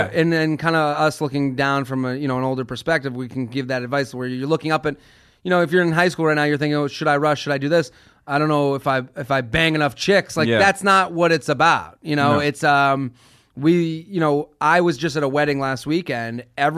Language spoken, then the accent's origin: English; Massachusetts, United States; I came from Massachusetts to Penn State